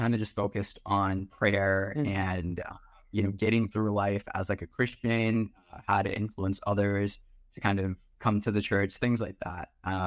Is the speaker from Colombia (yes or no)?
no; Kerala, India; now in United States; which again, like growing up in Kerala, like I don't ever remember having access to anything like this.